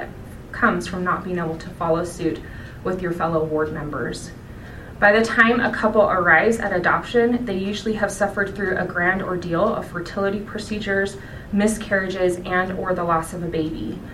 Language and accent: English; Utah, United States; I grew up in Utah County, and it was very white. There were no brown kids.